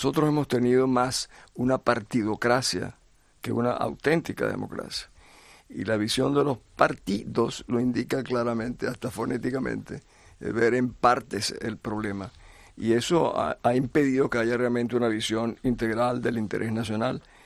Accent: Venezuela; O sea, no somos solo los venezolanos.

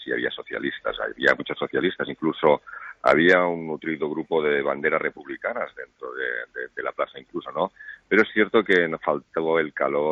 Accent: Catalonia, Spain; muy transversal de lo que somos los catalanes.

